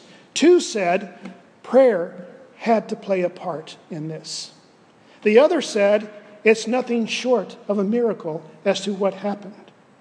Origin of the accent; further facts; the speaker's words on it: Winter Haven, Florida, United States; Donna went up through the middle of the state over my hometown of Winter Haven in Polk County and back into the Atlantic